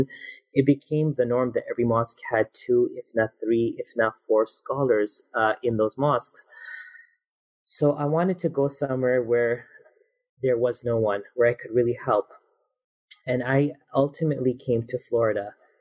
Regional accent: Canada; So I was born and raised in Canada, alhamdulillah, and I grew up in a family that we weren't really super religious or practicing.

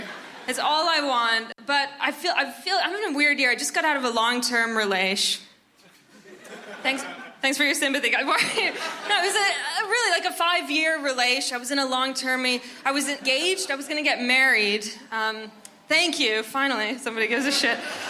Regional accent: Toronto, Ontario, Canada; now in England; I'm from Toronto, but I live in England.

